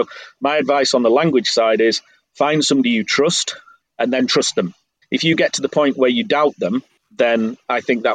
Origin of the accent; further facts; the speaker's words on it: England, United Kingdom; I'm English.